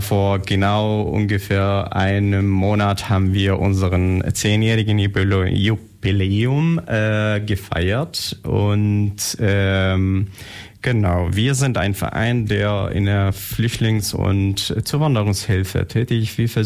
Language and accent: German; Germany; Ich bin surstämmiger Deutscher.